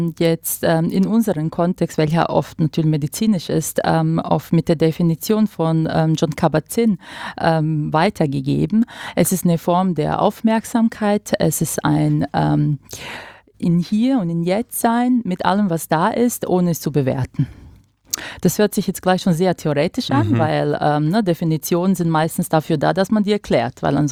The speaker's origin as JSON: {"language": "German", "country": "Croatia", "said": "Okay, also ich komme aus Kroatien und auf Kroatisch werden die Namen durchdekliniert"}